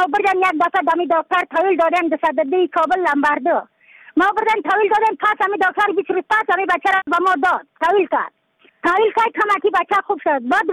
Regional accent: Badakhshan, Afghanistan; از بدخشان هستم، مرکز بدخشان، سوالی اطلی پایان قیره

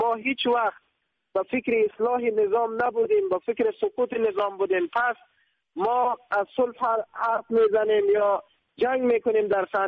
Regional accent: Afghanistan; شخصا خودم به عنوان یک افغان مسلمان

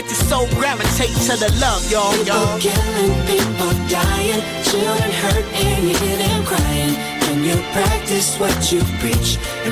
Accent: Iran; من ایرانیم،

